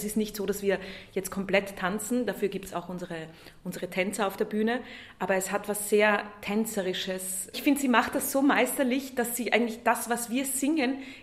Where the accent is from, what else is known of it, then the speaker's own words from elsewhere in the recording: St. Kathrein am Hauenstein, Styria, Austria; Ich komme ja eigentlich auch aus der Oststeiermark, also nicht weit weg von hier. Aus St. Kathrein am Hauenstein. Also wir haben wirklich nur 600 Einwohner, da passiert nicht viel.